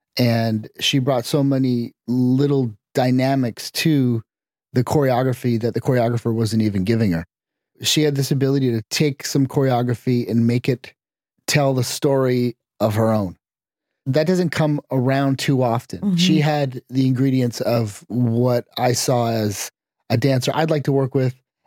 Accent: Canada; I grew up in Canada.

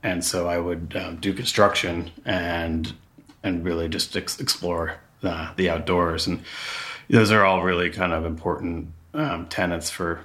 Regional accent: Rye, New York, United States; I grew up in Rye, New York, which is a town about 45 minutes north of Manhattan on the east coast of the United States.

